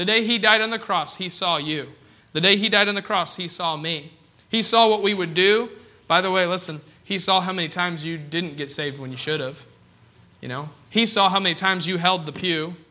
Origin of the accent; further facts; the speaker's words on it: Rochester, New York, United States; born there; In 1992, I was born in Rochester, New York.